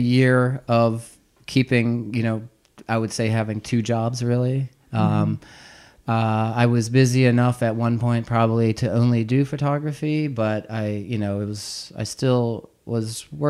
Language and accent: English; Pennsylvania, United States; moved away as an adult; now in Carlsbad, United States; I'm now living in Carlsbad, California. I'm originally from Pennsylvania. Went to college there and then moved to San Diego